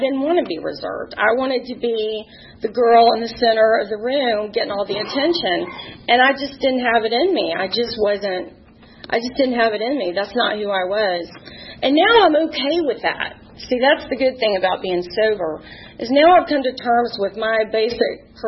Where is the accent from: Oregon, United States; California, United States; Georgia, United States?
Georgia, United States; Atlanta; I'm born and raised in Atlanta. I have one younger brother who's 5 years younger than me.